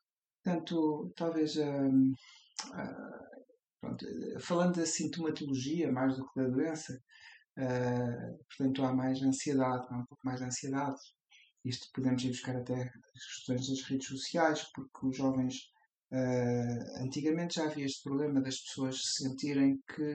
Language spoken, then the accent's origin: Portuguese; Guimarães, Braga, Portugal; also born or lived in Leiria / Lisbon; Eu venho de Guimarães, acabei por viver em Leiria, fui estudar para Lisboa